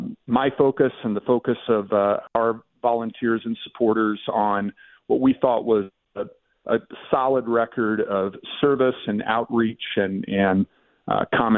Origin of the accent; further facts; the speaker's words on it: Ohio, United States; when I was the youngest person elected to city council in my hometown in Ohio.